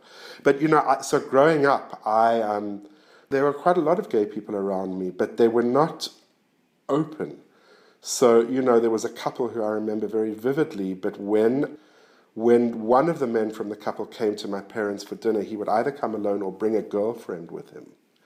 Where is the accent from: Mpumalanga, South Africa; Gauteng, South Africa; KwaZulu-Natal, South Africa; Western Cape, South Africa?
Gauteng, South Africa; Johannesburg; a sort of gay subculture developed in downtown Johannesburg, which is my hometown.